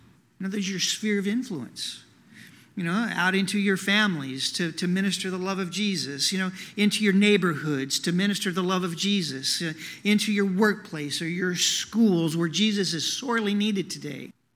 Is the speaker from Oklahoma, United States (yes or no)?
yes; Oklahoma, United States; I was raised here in Oklahoma.